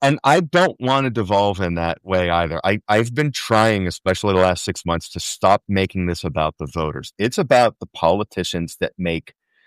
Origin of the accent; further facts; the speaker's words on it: Pennsylvania, United States; I grew up near Pittsburgh in kind of a somewhat rural, but also very blue collar, very dependent on steel industry, you know, part of the Pittsburgh region.